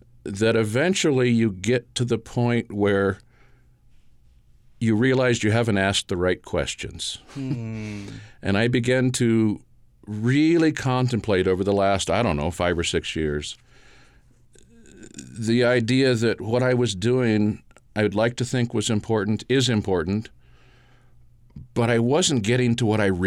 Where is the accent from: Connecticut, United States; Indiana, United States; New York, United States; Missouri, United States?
Missouri, United States; also born or lived in New Mexico; I grew up from southern New Mexico, primarily Missouri.